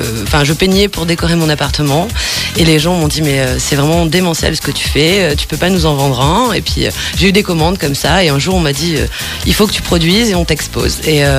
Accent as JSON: {"language": "French", "town": "Nice", "region": "Provence-Alpes-Côte d'Azur", "country": "France", "said": "Eh bien donc je viens de Nice."}